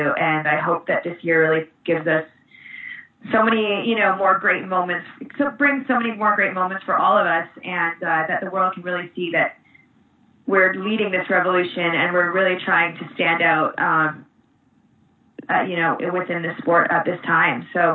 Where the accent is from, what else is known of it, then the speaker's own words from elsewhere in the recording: Victoria, British Columbia, Canada; we're actually both from the same town, hometown. See, we're both from Victoria, B.C.